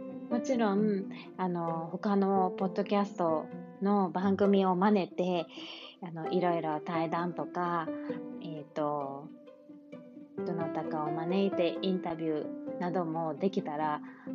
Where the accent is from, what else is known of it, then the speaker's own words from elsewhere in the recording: Kansai, Japan; accent: Kansai; also born or lived in Kobe / Australia; も関西、神戸に住んでおりました。私は時々こう喋っていると、熱が入ってくるとやっぱり関西弁が出てしまいます。そして、熱が入っていなくてもイントネーションが関西弁、関西だと思いますので